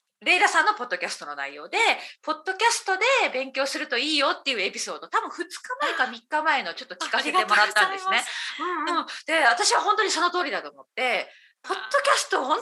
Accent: Okayama, Japan; 私は岡山出身だからもちろんね、岡山好きなので、

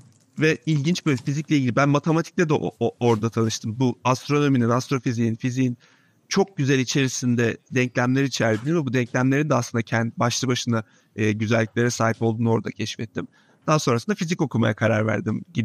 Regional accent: Denizli, Turkey; ben Denizli'de büyüdüm çocukken.

